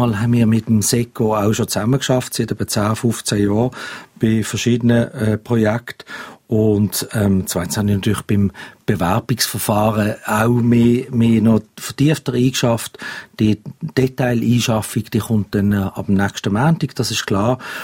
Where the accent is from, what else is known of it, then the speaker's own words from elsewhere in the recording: Basel, Basel-Stadt, Switzerland; Ich glaube, ich werde nicht so schnell meine Identität als Basler verlieren, wenn ich jetzt in Bern arbeite.